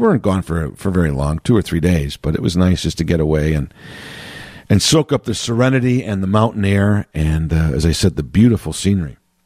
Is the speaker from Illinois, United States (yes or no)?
yes; Chicago, Illinois, United States; I'm from Chicago. Yes, we have skyscrapers, but ours are man-made.